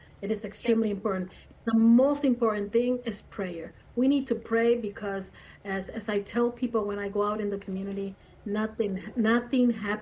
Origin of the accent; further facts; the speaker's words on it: Mexico; now in United States; As an immigrant myself, I immigrated from Mexico, and being Mexican